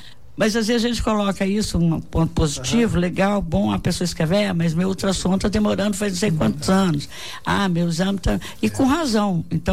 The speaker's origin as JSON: {"language": "Portuguese", "town": "Guaratinguetá", "region": "São Paulo", "country": "Brazil", "said": "além do que eu sou de Guaratinguetá, né?"}